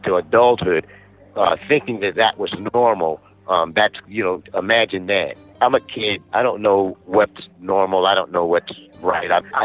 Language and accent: English; San Diego, California, United States; Well, I'm a Navy brat, and so my dad spent 23 years in the Navy and retired in San Diego and settled down there. I went to most of my K through 12. I did mostly in San Diego